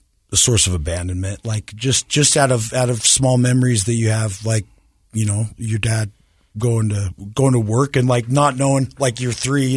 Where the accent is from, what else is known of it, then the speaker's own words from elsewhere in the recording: Clearfield, Utah, United States; I grew up in Clearfield, Utah. … He's in banking.